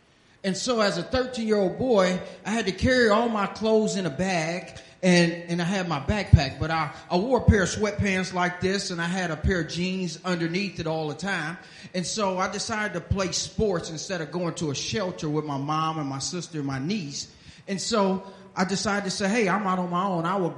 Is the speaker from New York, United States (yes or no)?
no; Cleveland, Ohio, United States; from Cleveland, Ohio.